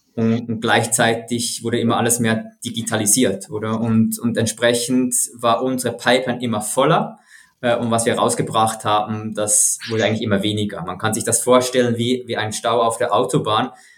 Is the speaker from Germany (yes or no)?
no; Switzerland; Ich bin aus der Schweiz, wie du schon gesagt hast.